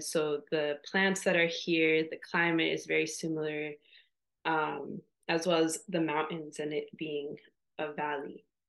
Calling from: Los Angeles, California, United States; I just want to acknowledge that I'm calling from Tongva territory in California, so-called California in Los Angeles

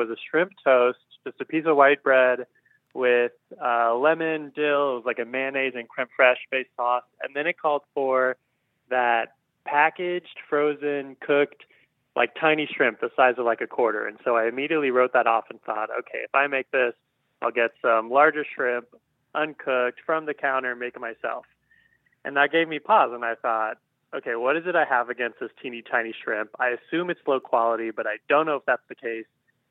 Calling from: Portland, Oregon, United States; I am from Portland, Oregon.

